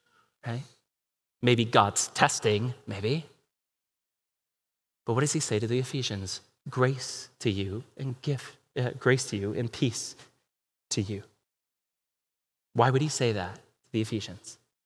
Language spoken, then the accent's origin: English; Ohio, United States; I get it. I'm from Ohio. I know what the promised land looks like, right? I know Ohio's not the promised land.